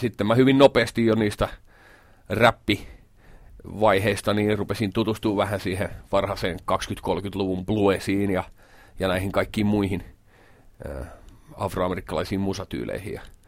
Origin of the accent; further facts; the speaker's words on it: Hämeenlinna, Kanta-Häme, Finland; also born or lived in Järvenpää / Hyvinkää; Sitten me asuttiin aika monessa eri kaupungissa. Iskän työn perässä muutettiin Järvenpäästä Hyvinkäälle ja sitten lopulta Hämeenlinna, jos mä aloitin ala-asteen ja kävin sitten koulut ihan ylioppilaaksi asti.